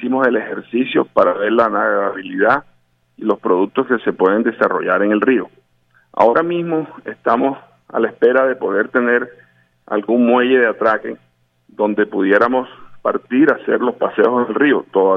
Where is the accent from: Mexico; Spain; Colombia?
Colombia; Barranquilla, Atlántico; nosotros como barranquilleros, pues teníamos la obligación en todos los sentidos de poner nuestro granito de arena